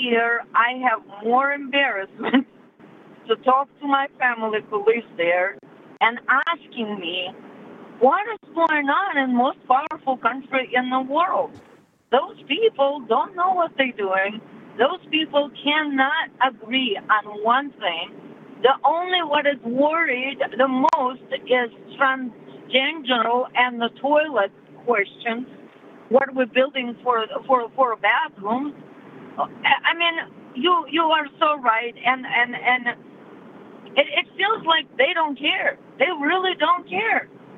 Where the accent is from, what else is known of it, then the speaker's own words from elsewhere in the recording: Moscow, Russia; now in United States; And you know that I'm Russian. I'm actually from Moscow, so I'm pretty much as Russian as it gets in terms of territory. So I moved here in 1995